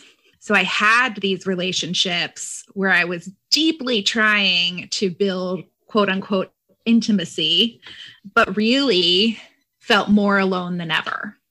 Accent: Philadelphia, Pennsylvania, United States; from Philadelphia, Pennsylvania.

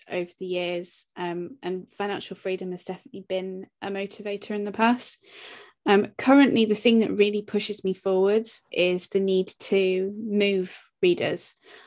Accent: United Kingdom; I'm British, so I'm starting realistic.

